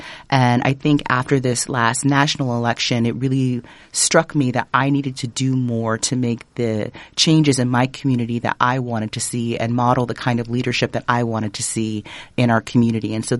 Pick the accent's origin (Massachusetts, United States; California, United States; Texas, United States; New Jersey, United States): Texas, United States; Houston; So I am a native Houstonian. I'm born and raised in Houston, Texas